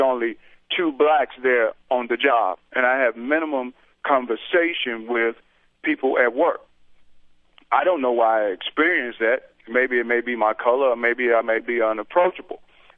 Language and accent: English; the South, United States; racism is more prevalent for me that I noticed in the Midwest than I did the entire time I grew up in the South.